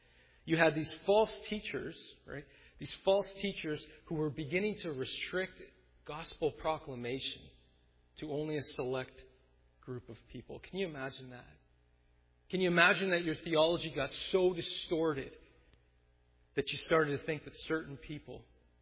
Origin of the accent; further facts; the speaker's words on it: Mississauga, Ontario, Canada; I grew up in Mississauga